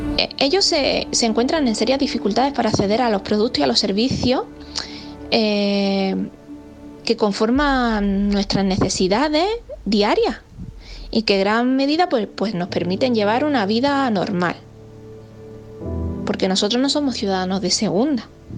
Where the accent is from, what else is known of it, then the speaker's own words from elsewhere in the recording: Granada, Andalusia, Spain; now in Jubrique, Spain; aunque soy granadina, hace algún tiempo que resido en Jubrique. Bueno, soy parte de su población, me considero jubriqueña.